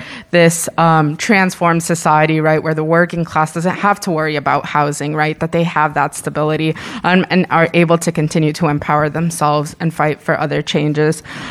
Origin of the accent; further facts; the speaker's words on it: Boston, Massachusetts, United States; growing up in East Boston, I saw many of my friends and my family members move away from the neighborhood, be priced out of their homes.